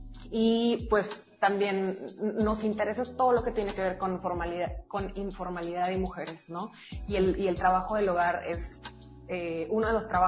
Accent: Monterrey, Nuevo León, Mexico; now in Guadalajara, Mexico; Somos de Monterrey, nos mudamos acá a Guadalajara porque yo había vivido acá anteriormente

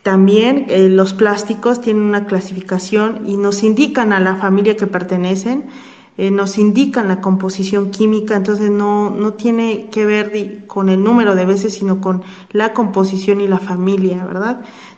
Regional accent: Oaxaca, Mexico; Yo que soy de Oaxaca, hay sitios en los que siguen quemando la basura hoy en día

